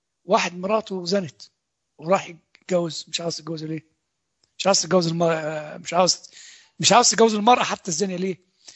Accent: Old Cairo, Cairo Governorate, Egypt; انا اعرف انسان كان ساكن عندنا في مصر القديمة

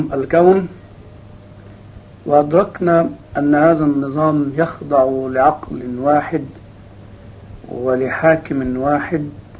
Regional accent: Egypt; لو أن الأمر سهل كما يظن بعض البسطاء عندنا في مصر

